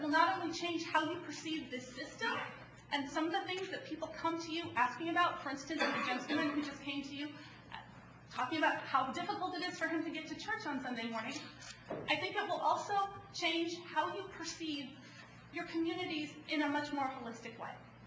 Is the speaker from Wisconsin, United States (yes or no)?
yes; Green Bay, Wisconsin, United States; I'm a native of Wisconsin, and my family's from Milwaukee. I grew up in Green Bay, Wisconsin, which is a fairly small town